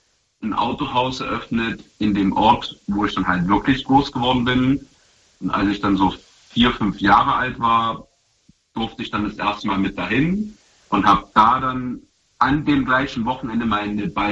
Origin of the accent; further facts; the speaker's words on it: Alt-Tröglitz, Saxony-Anhalt, Germany; also born or lived in Bavaria; Wenn Leute mich fragen, wo ich herkomme, dann ist das Alt-Tröglitz.